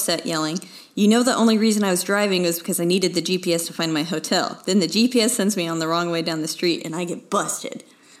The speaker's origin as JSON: {"language": "English", "town": "Houston", "region": "Texas", "country": "United States", "said": "I remember I would get done with shows because I'm from the Houston area originally."}